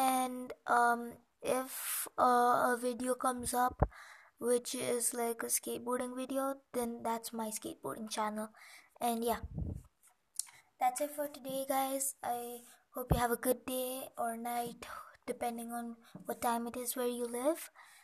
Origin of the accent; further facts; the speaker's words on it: India; So I am an Indian kid.